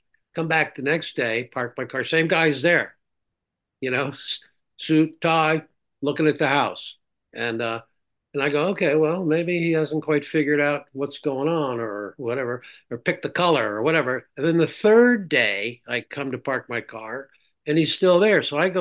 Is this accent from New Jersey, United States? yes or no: yes; New Jersey, United States; That's where I grew up in North Jersey. That's what my family did.